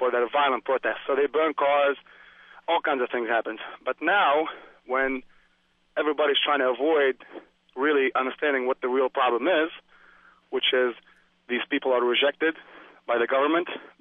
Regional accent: Tunisia; English is a second language; moved away as an adult; now in United States; I'm an immigrant from North Africa, Tunisia. I've been living in the U.S. for 8 years

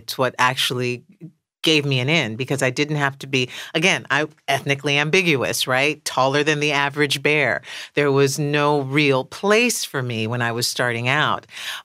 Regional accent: New York City, New York, United States; now in Los Angeles, United States; But I was growing up in New York City. Broadway was a train right away.

